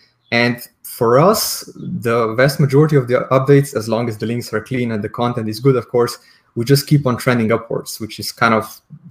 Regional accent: Slovenia; English is a second language; I come from Slovenia, a very tiny country right next to Italy.

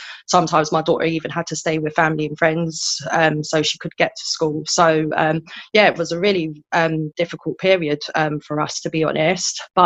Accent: Putney, London, United Kingdom; I am from Putney

